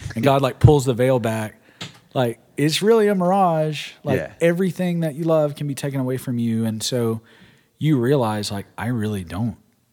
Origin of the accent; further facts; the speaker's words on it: Birmingham, Alabama, United States; We grew up in Birmingham. I say we, my family